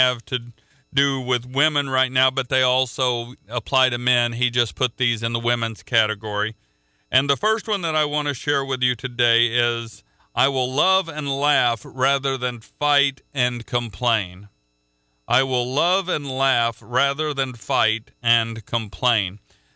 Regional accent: Midwest, United States; because I'm from the Midwest. I have a bit of an easygoing personality

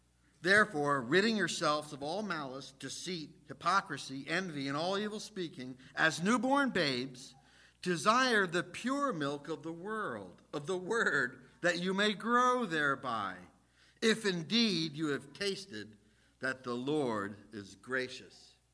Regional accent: New Jersey, United States; Reminds me of something from growing up in Jersey. It was called Pop Warner football.

